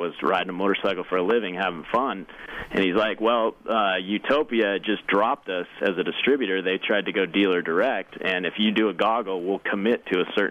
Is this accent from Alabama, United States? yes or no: no; Sun Valley, Idaho, United States; You know, I grew up in Sun Valley, Idaho, ski racing and skiing my whole life.